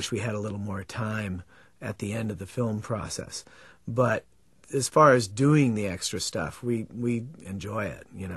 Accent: Oregon, United States; Yeah, I grew up in Oregon, so I actually knew that the clown that Krusty was very loosely based on.

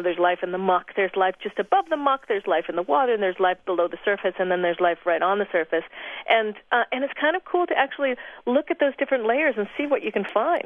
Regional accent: Maine, United States; moved away; Oh, we live on the coast of Washington now. I grew up in Maine, so I've been sort of on coasts.

